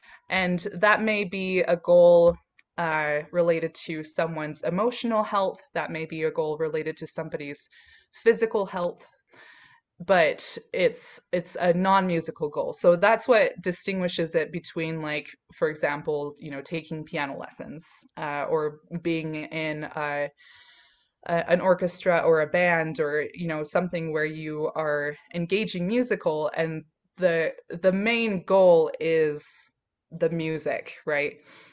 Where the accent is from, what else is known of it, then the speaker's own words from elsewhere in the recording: Utah, United States; So I grew up in Utah in the United States, and I grew up LDS. Is my religion of origin, you could say